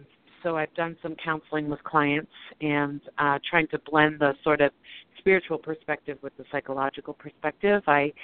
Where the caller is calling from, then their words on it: Colorado, United States; Oh, Colorado.